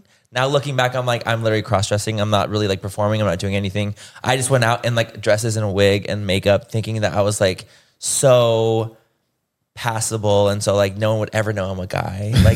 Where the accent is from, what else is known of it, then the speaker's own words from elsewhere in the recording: Chula Vista, California, United States; Mm-hmm. Chula Vista, the deepest part of San Diego.